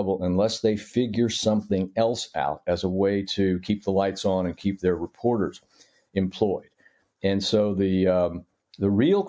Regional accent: Norfolk, Virginia, United States; when I was growing up in Norfolk, Virginia

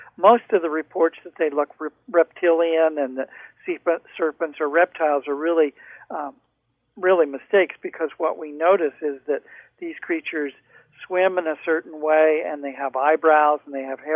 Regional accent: Norfolk, Virginia, United States; born there; I was born in Norfolk, Virginia in 1947.

